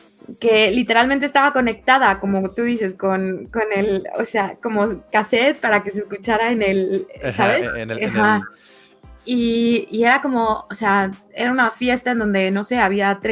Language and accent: Spanish; Mexico City, Mexico; soy chilanga y la única vez que me han asaltado en mi pinche vida fue en Londres.